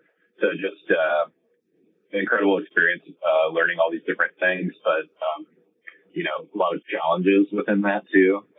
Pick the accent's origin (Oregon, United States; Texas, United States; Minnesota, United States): Oregon, United States; Ashland; Yeah, I was born in Ashland and raised in Southern Oregon.